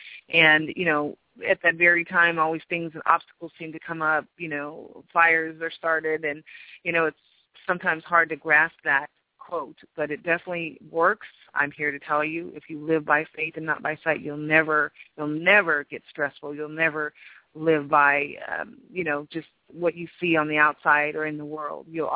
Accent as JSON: {"language": "English", "region": "California", "country": "United States", "lives_now": "Las Vegas, United States", "said": "Most of you know that I've lived in Vegas for the last several years, but I'm actually from the Bay Area."}